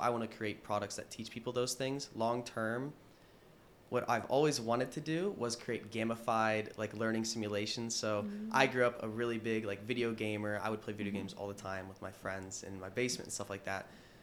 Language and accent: English; Canton, Ohio, United States; I was inspired because I grew up in Canton, Ohio. So the Pro Football Hall of Fame, it's literally right there. I was born literally like 100 yards away from the Hall of Fame stadium itself.